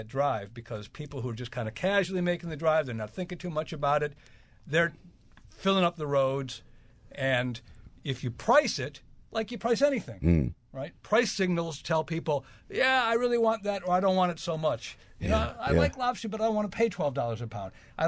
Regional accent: Cleveland, Ohio, United States; moved away; I am from Cleveland.

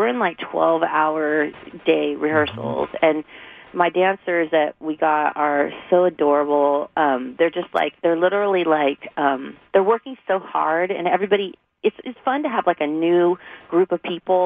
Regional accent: Anaheim, California, United States; Like, I'm me from Anaheim.

